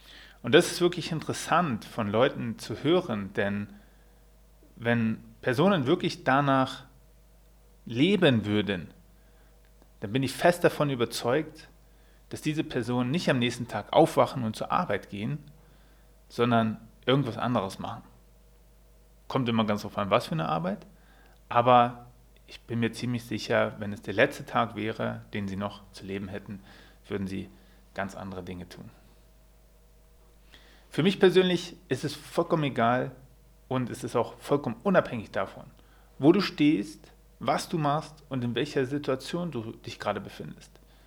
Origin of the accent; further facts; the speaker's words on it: Lower Saxony, Germany; born there; bin ich 36 Jahre jung und hatte tatsächlich vor 2 Tagen Geburtstag. Gebürtig komme ich aus der Nähe von Göttingen, das liegt zwischen Kassel und Hannover in Deutschland, in Niedersachsen, und mein Studium absolvierte ich in Thüringen.